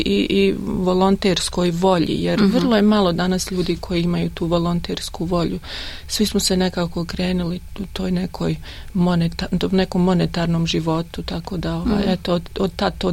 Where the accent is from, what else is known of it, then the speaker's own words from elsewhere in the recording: Tuzla, Federation of Bosnia and Herzegovina, Bosnia & Herzegovina; now in Australia; ja sam iz Tuzle, tako da nismo nikad se prije znali